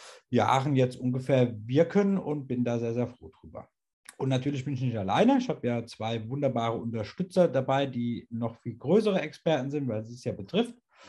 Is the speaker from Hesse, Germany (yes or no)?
yes; Hesse, Germany; now in Berlin, Germany; Ich komme ursprünglich aus Südhessen, bin aber jetzt seit einiger Zeit in Berlin.